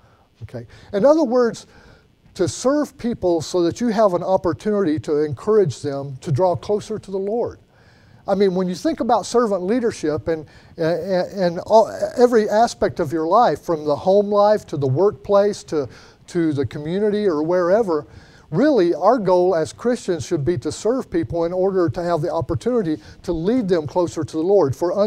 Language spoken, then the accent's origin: English; Alabama, United States; I'm from Alabama originally, and it's good to see some Southerners out there.